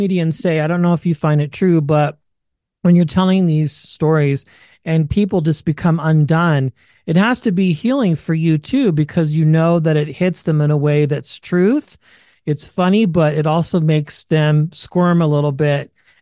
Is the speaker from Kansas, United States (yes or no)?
yes; Wichita, Kansas, United States; Today we are chatting with Bay Area comedian, transplant from the Midwest. I'm from Kansas, Wichita.